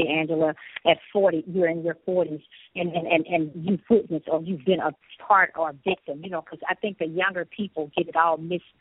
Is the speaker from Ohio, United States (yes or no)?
yes; Akron, Ohio, United States; born there; I was born in Akron, Ohio